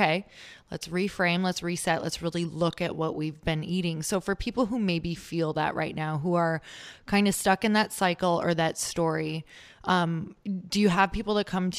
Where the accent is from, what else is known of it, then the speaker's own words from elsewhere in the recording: Midwest, United States; because I grew up in the Midwest.